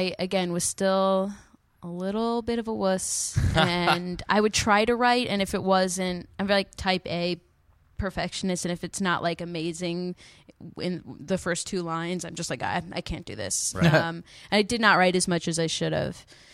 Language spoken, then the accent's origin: English; Montclair, New Jersey, United States; Yeah, here, because I grew up in Montclair, New Jersey, which is like